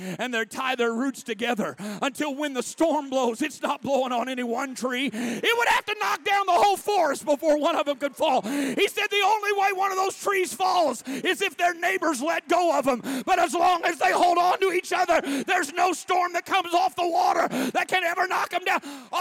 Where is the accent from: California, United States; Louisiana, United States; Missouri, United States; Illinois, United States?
Illinois, United States; Now, I'm from the Midwest. I grew up in Illinois